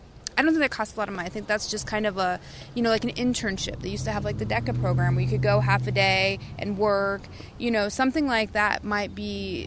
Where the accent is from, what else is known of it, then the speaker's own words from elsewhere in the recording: Fort Madison, Iowa, United States; I want voters to know about me is that I come from Fort Madison.